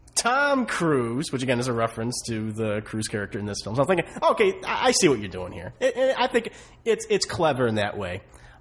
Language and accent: English; United Kingdom; playing up the fact that I'm British